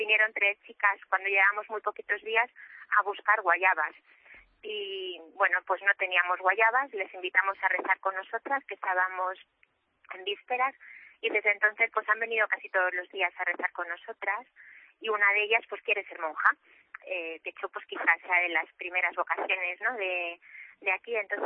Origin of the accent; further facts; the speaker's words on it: Madrid, Community of Madrid, Spain; yo soy madrileña, entonces soy del monasterio de Madrid y vengo de Barcelona.